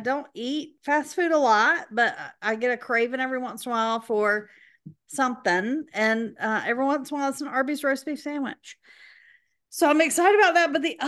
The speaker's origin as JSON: {"language": "English", "town": "Macon", "region": "Georgia", "country": "United States", "said": "I am from Macon."}